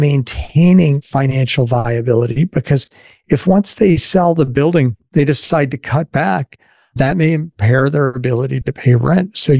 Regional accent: the West, United States; now in Green Bay, United States; I mean, I grew up in the West and oil and gas was a big part of the economy when I was a kid.

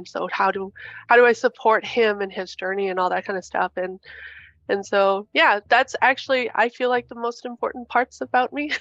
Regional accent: Edmonton, Alberta, Canada; also born or lived in Regina; I was born in Regina, but we had moved from Regina to Edmonton when I was really little. For all I know that I have lived and was raised in Amiskwitches, Wiskaigan, that's the place that I call home.

